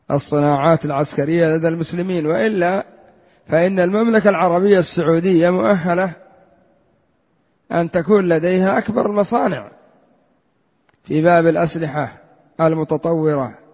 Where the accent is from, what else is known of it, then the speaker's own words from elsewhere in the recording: Yemen; عندنا في اليمن بعضهم صنع طائرة من السيارة